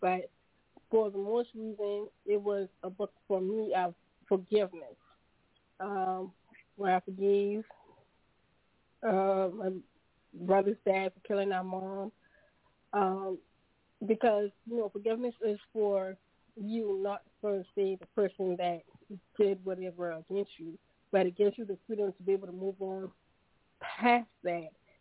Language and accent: English; Charleston, South Carolina, United States; I am from Charleston, South Carolina.